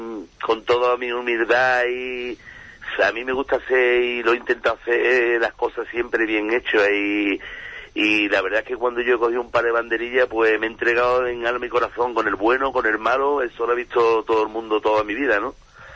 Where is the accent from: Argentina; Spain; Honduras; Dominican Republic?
Spain; Huelva, Andalusia; mi tierra, en Huelva